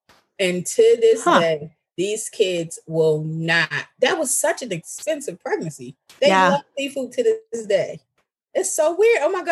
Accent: Baltimore, Maryland, United States; I love seafood. I'm from Baltimore. Born and raised, we can eat seafood every day, all day.

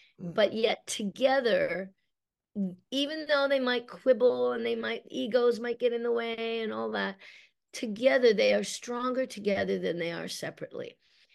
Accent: Nova Scotia, Canada; also born or lived in Australia; I was an elected representative in Nova Scotia, which is where I grew up. Like, I'm from Australia, but we moved to Nova Scotia when I was about 8.

